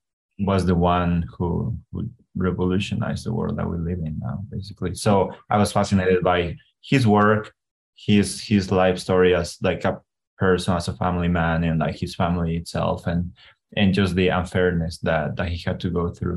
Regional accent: Bolivia; English is a second language; And I was like, oh, I'm from Bolivia. He was like, oh, you're Bolivian.

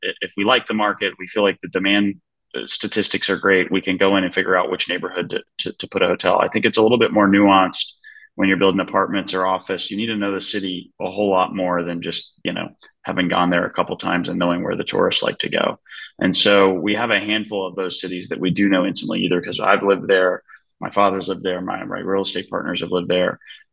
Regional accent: Charleston, South Carolina, United States; now in New York, United States; I'm from Charleston, South Carolina. Been living in New York for the last 14 years, and come from a real estate development family.

